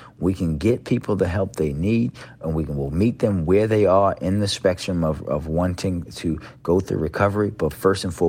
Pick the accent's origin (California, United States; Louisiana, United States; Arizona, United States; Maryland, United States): Maryland, United States; Baltimore; I grew up in Park Heights here in Baltimore, and culturally, not my family, but culturally, we were taught to look at people who had substance abuse issues as really subhuman.